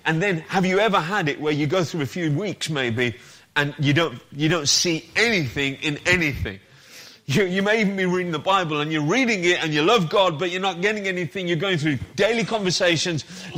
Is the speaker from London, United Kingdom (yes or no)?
no; Wolverhampton, West Midlands, United Kingdom; I come from Wolverhampton.